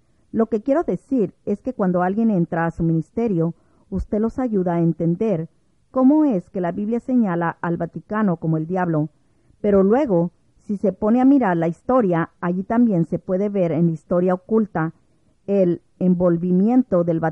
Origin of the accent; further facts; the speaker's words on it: Chicago, Illinois, United States; uno de mis propios arzobispos de Chicago, de donde soy